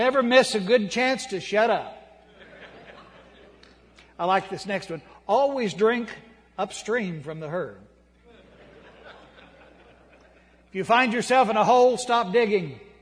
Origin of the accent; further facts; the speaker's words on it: Dewey, Oklahoma, United States; also born or lived in Bartlesville; I am from Oklahoma originally. I was born in Bartlesville, raised in Dewey. Those are 50 miles north of Tulsa.